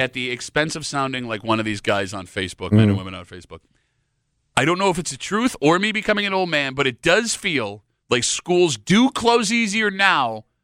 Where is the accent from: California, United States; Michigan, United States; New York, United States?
New York, United States; Gates; I grew up in Gates.